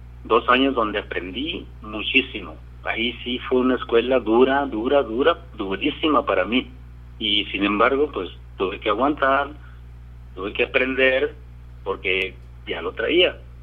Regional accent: Nogales, Sonora, Mexico; es mi tierra natal, Nogales, Sonora. Aunque no nací ahí, pero ahí me crié, ahí llegué como a los 5 o 6 años, más o menos.

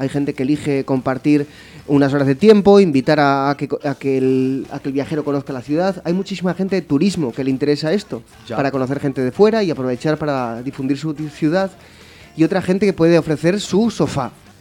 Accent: Oviedo, Asturias, Spain; Yo tengo experiencia de ingleses que han visitado la ciudad donde yo soy originario, de Oviedo

